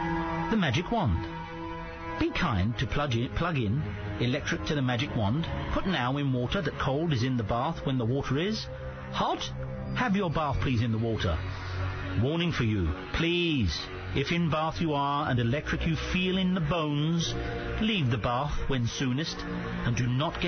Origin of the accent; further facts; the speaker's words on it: Zambia; As a child, I was brought up in Zambia, and one holiday we took a family trip to see the wonder that is near Victoria Falls.